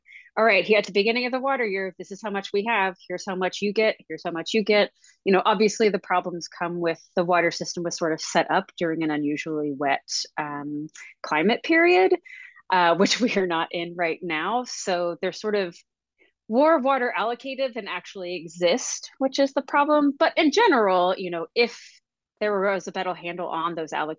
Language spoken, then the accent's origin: English; East Coast, United States; I grew up on the East Coast, lived here all my life, and, you know, it's just always there.